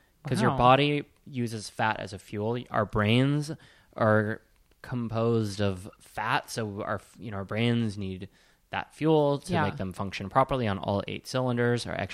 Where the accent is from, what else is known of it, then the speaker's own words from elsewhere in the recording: Wisconsin, United States; I'm from Wisconsin.